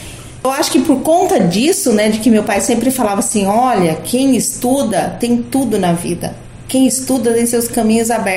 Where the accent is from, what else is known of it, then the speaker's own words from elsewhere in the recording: Jaraguari, Mato Grosso do Sul, Brazil; born there; eu nasci num sítio, né, num sítio da minha avó, que é ali no município de Jaraguari.